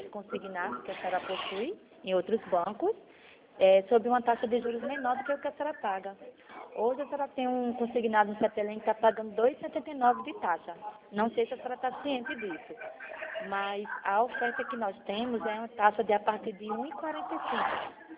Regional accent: Jaraguá do Sul, Santa Catarina, Brazil; Nós somos de Jaraguá do Sul.

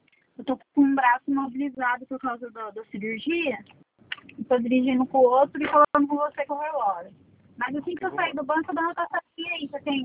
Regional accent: Leme, São Paulo, Brazil; now in Araras, Brazil; Eu sou, né, natural de Leme, mas como eu trabalho em Santa Cruz da Conceição e Leme, e Araras, aí eu acabei comprando um apartamento aqui em Araras e vim pra cá.

